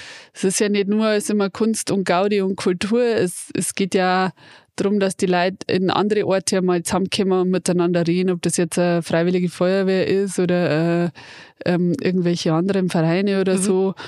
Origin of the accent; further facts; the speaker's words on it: Riedenburg, Bavaria, Germany; wir kommen ja da aus der Gegend von Riedenburg, Peinten Boin, Boin, wie der Bointerer sagt.